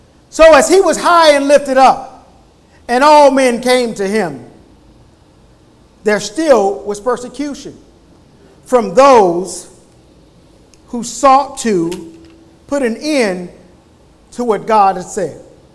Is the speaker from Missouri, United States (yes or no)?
yes; St. Louis, Missouri, United States; I thought about where I'm from. And I'm from St. Louis. So here in St. Louis, when you hear that word, it can be, what do you want me to do?